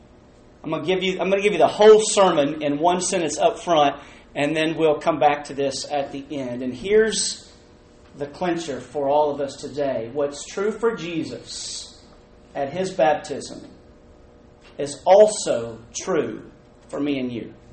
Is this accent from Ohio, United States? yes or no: no; Houston, Texas, United States; I want you to know that I'm from Houston, Texas.